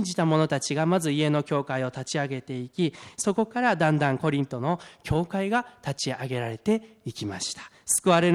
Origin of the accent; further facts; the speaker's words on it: Tokyo, Japan; now in Fukui, Japan; 私は東京出身でですね、生まれも育ちも東京だったので、で他県で住んだことはなかったので